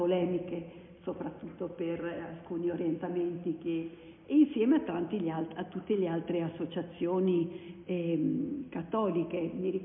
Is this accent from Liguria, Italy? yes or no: yes; La Spezia, Liguria, Italy; moved away; sono originaria di La Spezia, no, famiglia normalissima. A un certo punto però io ho lasciato l'Italia e sono andata in Panama e poi in Venezuela e in Centro America